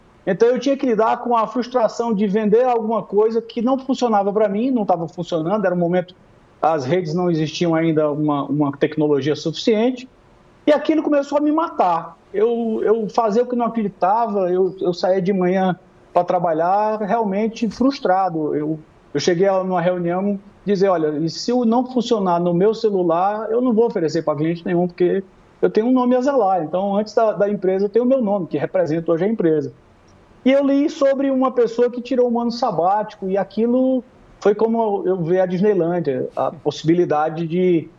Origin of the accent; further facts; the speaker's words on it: North Region, Brazil; eu sou do Norte